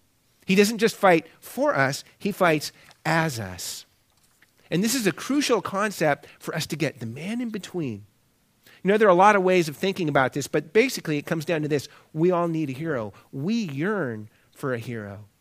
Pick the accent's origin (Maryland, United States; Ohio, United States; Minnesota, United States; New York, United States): Ohio, United States; Cleveland; born there; Cleveland, as a city, is a bit of an underdog. And I can say that because I was born in Cleveland.